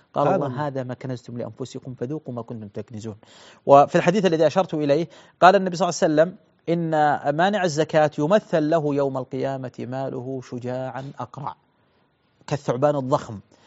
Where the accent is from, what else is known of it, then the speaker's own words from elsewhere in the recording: Saudi Arabia; بل دعني أقول مثلا في بلادنا السعودية